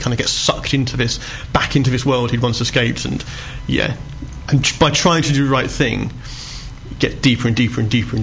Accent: Bristol, South West England, United Kingdom; now in Essex, United Kingdom; I'm from Bristol.

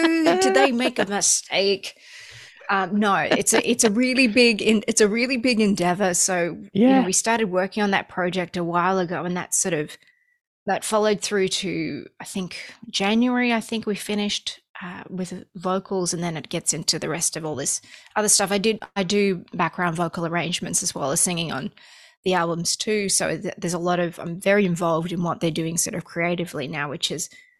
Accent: Australia; also born or lived in Los Angeles; now in United States; Like I grew up in Australia, and when I first moved to America, I was living in Los Angeles for the first few years.

